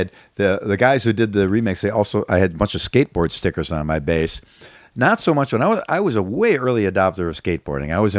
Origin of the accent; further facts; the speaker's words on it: Buffalo, New York, United States; now in Los Angeles, United States; And I love living in Los Angeles so much. After I love Buffalo too, my hometown.